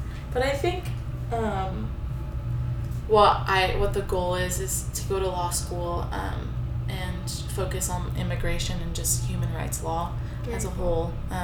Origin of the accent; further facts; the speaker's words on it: Chicago, Illinois, United States; moved away as an adult; now in Tucson, United States; since I moved here, so I'm from Chicago, moved here to Tucson in 2016, and there's quite literally no Assyrian population here.